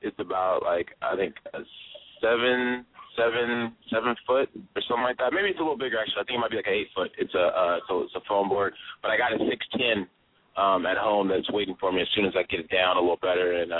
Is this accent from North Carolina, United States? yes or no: no; Bakersfield, California, United States; I'm originally from Bakersfield. I moved to Orange County when I was 10 to, like, Dana Point, San Juan Capistrano and then Dana Point